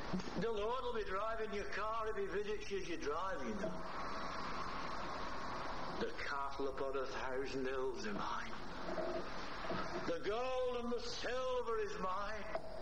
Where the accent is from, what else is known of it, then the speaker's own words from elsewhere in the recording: North West England, United Kingdom; accent: Lancashire; A bit different than my accent from Lancashire. We are different, aren't we, in our accents?